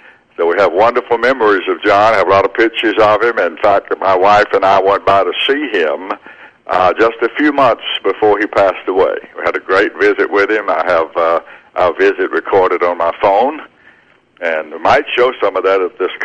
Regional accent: Georgia, United States; Well, I'm from Southwest Georgia, as you'll probably be able to detect.

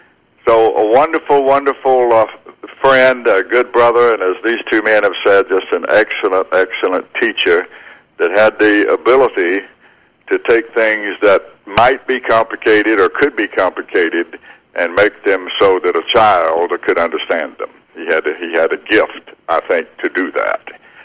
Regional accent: Georgia, United States; Well, I'm from Southwest Georgia, as you'll probably be able to detect.

